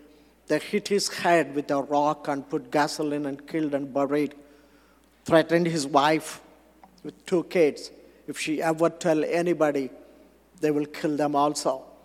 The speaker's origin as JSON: {"language": "English", "country": "India", "said": "My wife put timer for me because I'm an Indian. Because we say in India, You have the watch, we have the time."}